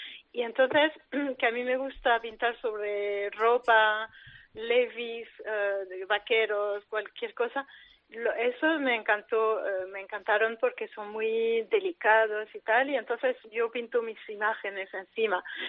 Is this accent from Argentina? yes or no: no; France; also born or lived in Granada, Spain / Málaga, Spain; now in Athens, Greece; Mira, yo he nacido en Granada, he crecido en Francia y todos los veranos venía a mi pueblo y tal, y también he vivido en Málaga desde 2012 al 2015